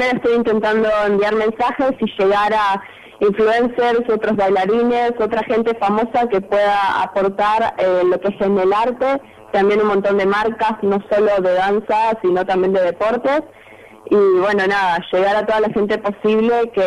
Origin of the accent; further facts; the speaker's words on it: Paraná, Entre Ríos, Argentina; born there; Y yo soy argentina, nacida en Paraná, entre Riana, y aún así no les ha importado.